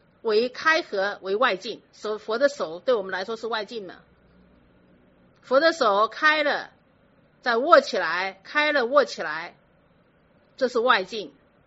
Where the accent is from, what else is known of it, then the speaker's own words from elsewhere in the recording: China; 所以我们中国人就是自私，就是考虑到自己